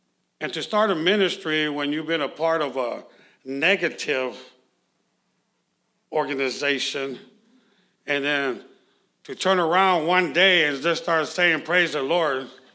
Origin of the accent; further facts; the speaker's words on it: Houston, Texas, United States; also born or lived in Los Angeles; I'm from Houston. Born and raised in Houston, and then grew up a lot in California as well, in L.A.